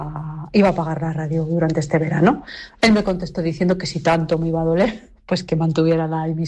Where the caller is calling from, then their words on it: Alcalá de Henares, Community of Madrid, Spain; de Alcalá de Henares.